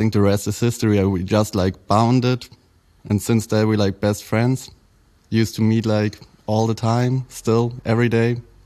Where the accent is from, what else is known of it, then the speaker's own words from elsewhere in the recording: Berlin, Germany; Berlin bred. Born and raised in Berlin, actually in Kreuzberg, where I grew up till the age of, I think, 4 or 5. And then we moved to the deep north, to Heiligensee in Reinickendorf, almost Brandenburg